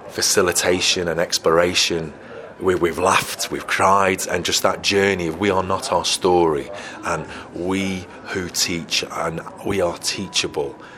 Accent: Runcorn, North West England, United Kingdom; I was from Runcorn, I didn't know where China was.

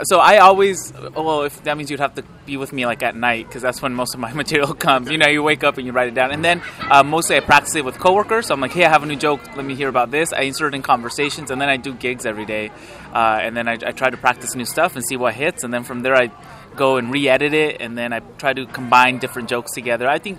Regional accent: United States; Oh, I'm American, but Mexican in heritage.

